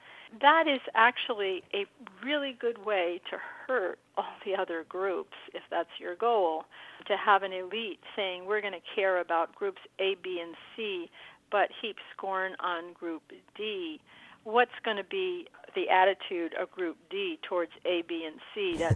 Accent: United States; But as an American, that was pretty disturbing

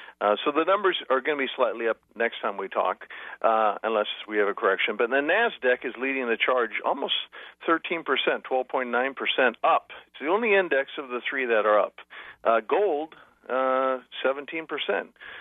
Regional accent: Seattle, Washington, United States; Yeah, I grew up in Seattle, so I'm used to like the rockets

